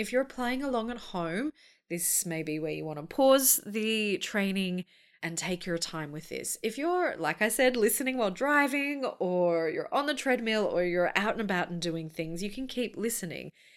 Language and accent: English; Brisbane, Queensland, Australia; we're on day 3 of a surprise lockdown in my hometown of Brisbane.